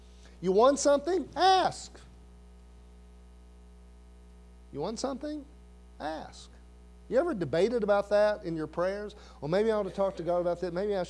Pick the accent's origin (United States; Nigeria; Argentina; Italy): United States; Blytheville, Arkansas; We grew up together in Blytheville, graduated the same year.